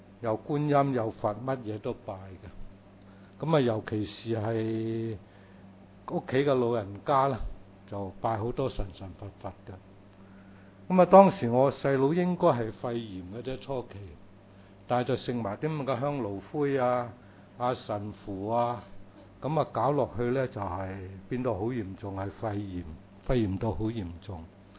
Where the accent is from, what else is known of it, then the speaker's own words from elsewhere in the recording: Taishan, Guangdong, China; 我本身是广东的台山人，我的先祖呢就是移民了过去美国，我们是经营洗衣馆的